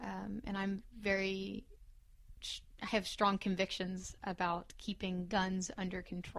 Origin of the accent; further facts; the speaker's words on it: Kentucky, United States; Well, I'm from Kentucky, and we tend to be something called Blue Dog Democrats